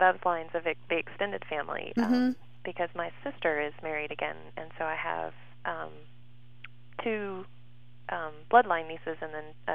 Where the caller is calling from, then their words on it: Curtis, Wisconsin, United States; I'm calling from Curtis.